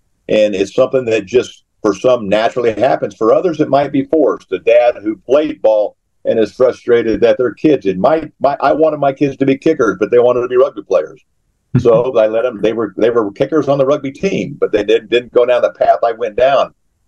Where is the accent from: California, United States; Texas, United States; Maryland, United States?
Texas, United States; Dallas; also born or lived in Houston; I was a soccer player in Texas, in Dallas, and I moved from Dallas to Houston, where back in the late 70s, early 80s, they did not have organized soccer all through Texas.